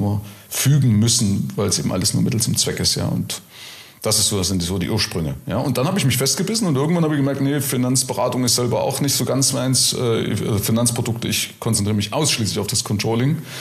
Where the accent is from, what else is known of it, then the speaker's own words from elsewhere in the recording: East Germany, Germany; ich komme ja aus der ehemaligen DDR, ja. Also ich komme aus den Nahen Osten, ja.